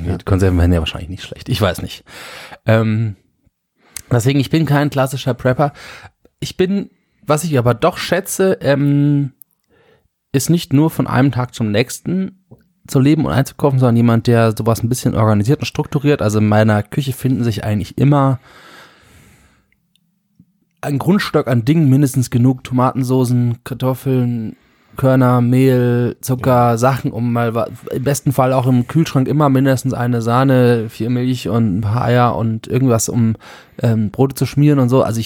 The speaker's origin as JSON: {"language": "German", "country": "Germany", "said": "ich bin Deutscher"}